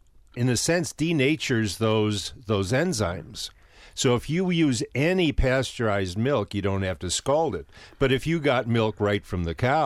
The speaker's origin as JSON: {"language": "English", "town": "Milwaukee", "region": "Wisconsin", "country": "United States", "tie": "born or raised there", "said": "So I grew up in Milwaukee with, you know, with Polish background, but there's a big German community there too"}